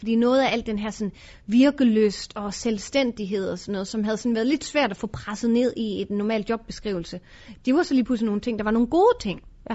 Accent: Aalborg, North Denmark Region, Denmark; Jeg voksede op i Aalborg

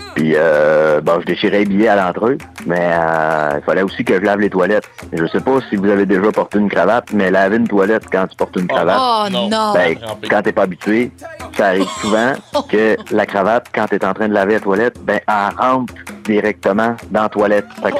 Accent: Trois-Rivières, Quebec, Canada; puis je viens de Trois-Rivières.

